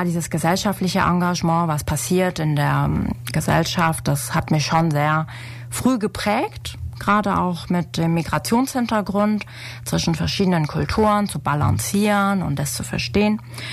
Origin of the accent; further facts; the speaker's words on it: Ulm, Baden-Württemberg, Germany; ich bin Ulmerin, ich bin in Ulm aufgewachsen, war auf dem Kepler, was hier um die Ecke ist.